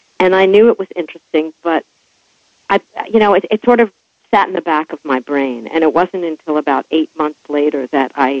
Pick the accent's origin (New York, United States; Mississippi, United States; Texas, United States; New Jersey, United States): New Jersey, United States; And I'm actually from North Jersey, and this footage is all from North Jersey, so it had a particular resonance for me.